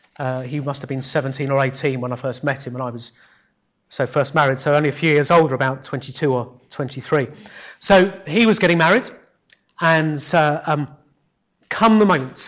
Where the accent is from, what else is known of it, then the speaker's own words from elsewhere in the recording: England, United Kingdom; However, we're English. We speak English.